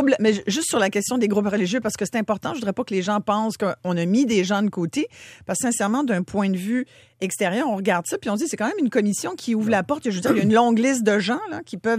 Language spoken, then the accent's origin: French; Quebec, Canada; Avant, on était des Canadiens français, aujourd'hui, on est des Québécois